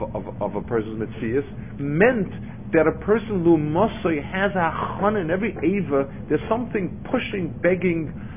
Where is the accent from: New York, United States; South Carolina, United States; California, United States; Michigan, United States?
New York, United States; New York City; I remember I grew up in Lower East Side